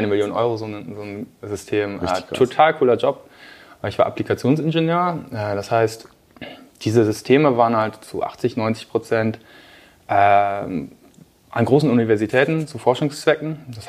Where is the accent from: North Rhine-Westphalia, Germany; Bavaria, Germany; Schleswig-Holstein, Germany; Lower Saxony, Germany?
Lower Saxony, Germany; moved away as an adult; ich komme eigentlich gebürtig aus dem Emsland, das heißt eigentlich Landei, aber mittlerweile schon seit 20 Jahren quasi in NRW unterwegs, bin in Köln studiert